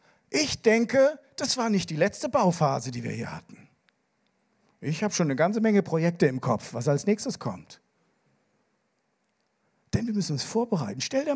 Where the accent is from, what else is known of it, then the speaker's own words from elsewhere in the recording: Koblenz, Rhineland-Palatinate, Germany; also born or lived in Krefeld; Geboren in diesem Land. Geboren in Krefeld übrigens. Aber aufgewachsen in Koblenz.